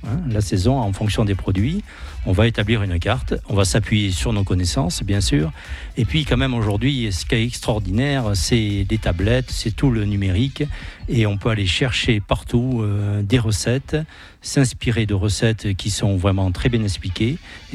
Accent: South-West France, France; accent: south-west France; vu mon accent, vous avez entendu, c'est plutôt du côté du sud-ouest de la France.

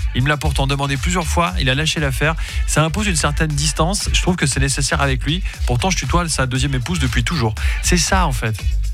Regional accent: Portugal; Moi, je viens du Portugal.

